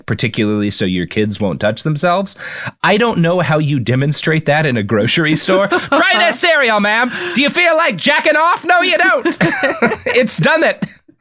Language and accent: English; Glen Carbon, Illinois, United States; I grew up in Glen Carbon for a while.